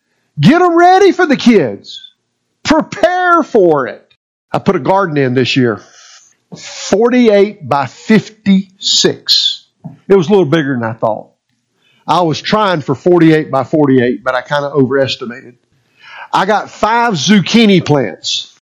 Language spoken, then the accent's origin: English; Susanville, California, United States; I'm over here from Susanville, so nobody in Alturas except you guys know me, right?